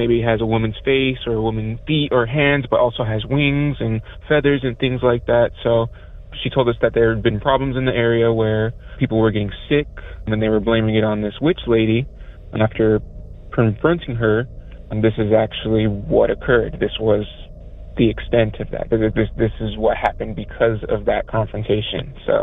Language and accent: English; Arizona, United States; now in Minnesota, United States; I actually live in Minnesota, but I'm originally from Arizona